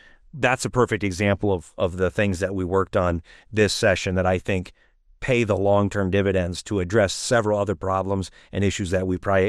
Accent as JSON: {"language": "English", "region": "Iowa", "country": "United States", "tie": "born or raised there", "said": "They want to grow up, I think, the way I grew up here in Iowa in the 80s and the 90s"}